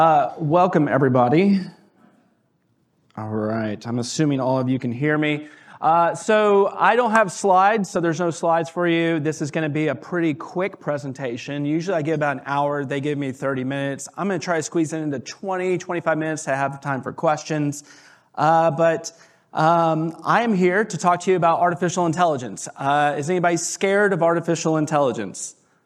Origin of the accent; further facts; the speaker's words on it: Texas, United States; I am a Texas lawyer. I'm not an Oklahoma lawyer. I am originally from Texas.